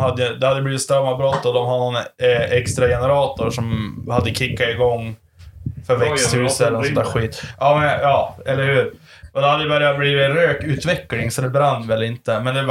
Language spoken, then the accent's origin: Swedish; Bjurholm, Västerbotten County, Sweden; det tänkte jag på sist nu när jag var hemma i Bjurholm